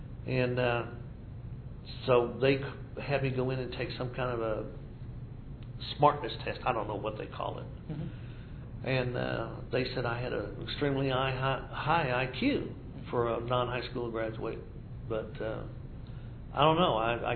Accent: San Diego, California, United States; born there; Well, I was a military brat. So I was born in San Diego, California in 1939, and my father was transferred shortly after that to different places.

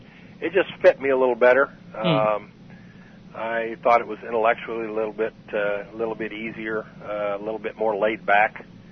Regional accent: Wellington, Kansas, United States; I was born in February of 1941 in Wellington, Kansas, which is in the southern part of the state. Grew up in the southern Sumner County, the county south of the Wichita area. Grew up on a farm.

